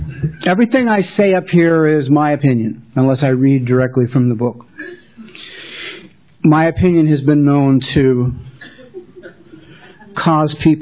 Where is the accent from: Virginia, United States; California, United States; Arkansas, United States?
California, United States; Los Angeles; I grew up in Los Angeles.